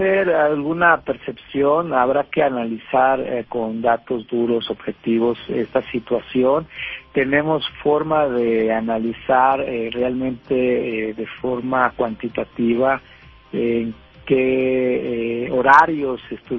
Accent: Mexico; sí hay que inconformarnos como mexicanas y mexicanos sobre estas situaciones

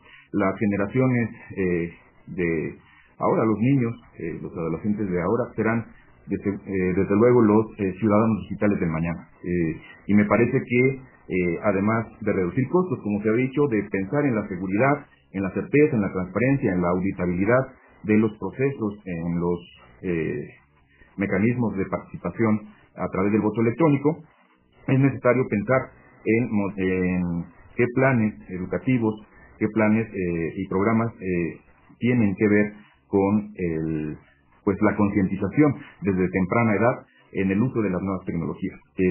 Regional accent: Querétaro, Mexico; ser consejero electoral en un instituto electoral en Querétaro, en mi tierra.

